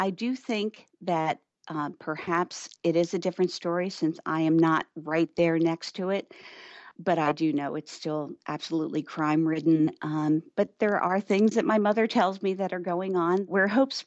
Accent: Oakland, New Jersey, United States; Well, I grew up right outside of Camden, but it could have been 3 hours away. I grew up in a town called Oakland, New Jersey, which was about maybe 6 miles from Camden.

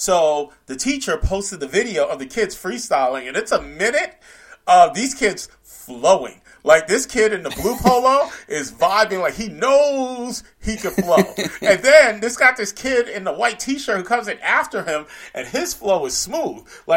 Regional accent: New York, United States; I had friends of mine who were Ngs back when I was growing up in New York.

